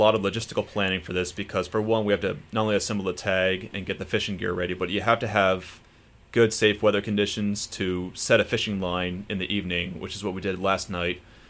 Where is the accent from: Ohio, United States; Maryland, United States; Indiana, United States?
Maryland, United States; Smyrna Park; I grew up over in Smyrna Park, Maryland, and my grandmother would take me to the Baltimore Aquarium on a very regular basis.